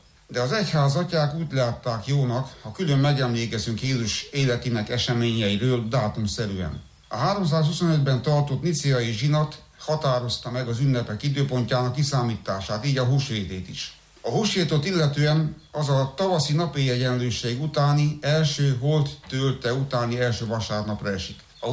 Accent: Cetatea de Baltă, Alba County, Romania; Kökülőváron, ahol felnőttem

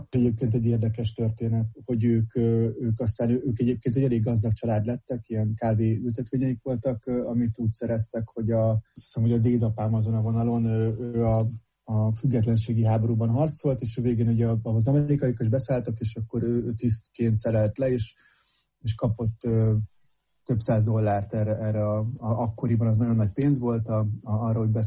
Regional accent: Budapest, Hungary; also born or lived in Szentendre; És hát én ezért beszélek magyarul, mert én Budapesten születtem, és ugye aztán ott is Szentendrén és Budapesten nőttem föl.

